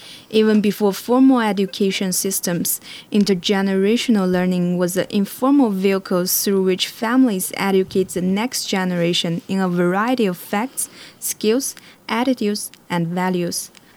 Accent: Xinjiang, China; from Xinjiang, China, your host for the day.

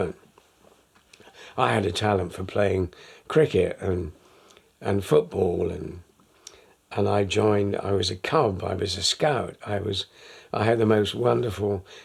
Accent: London, United Kingdom; born there; also born or lived in Berkhamsted; I was born in London, in Clapham Common, and we had a house in Stormont Road

